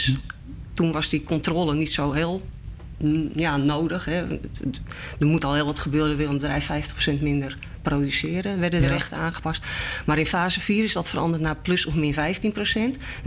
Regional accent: Netherlands; Dus daar betalen wij als Nederlanders allemaal mee.

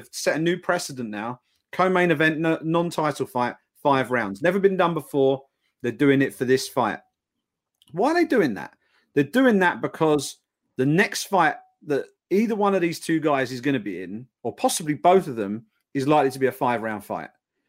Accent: United Kingdom; And I don't necessarily, and I'm a Brit, right?

